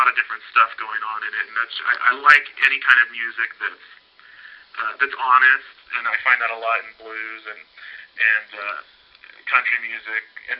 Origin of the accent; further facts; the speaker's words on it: Austin, Texas, United States; I grew up in Austin, Texas, born and raised. Spent the first 22 years of my life there.